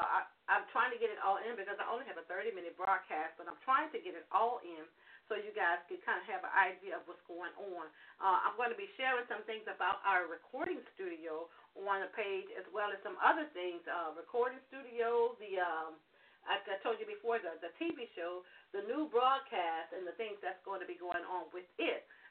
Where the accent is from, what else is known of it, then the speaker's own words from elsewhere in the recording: Harvey, Louisiana, United States; Me and my husband are a very powerful duet team … we're from Harvey, Louisiana.